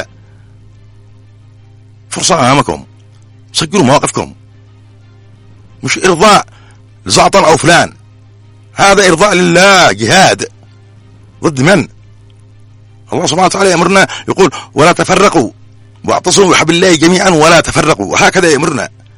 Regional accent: Yemen; اسمي أنا يمني

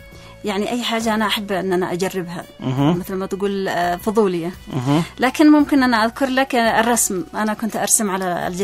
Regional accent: Yemen; عندنا في اليمن

